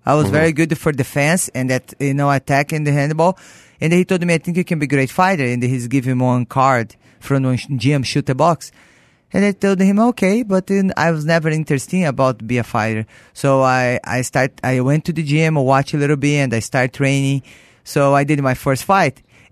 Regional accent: Brazil; English is a second language; I grew up in Brazil. I was no rich family

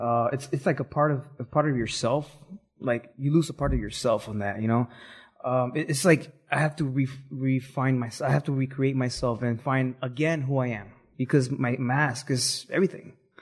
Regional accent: Chicago, Illinois, United States; also born or lived in Mexico City, Mexico; Well, I was born in Chicago. Then I moved back to Mexico City for about five and a half years. Then went back to Chicago.

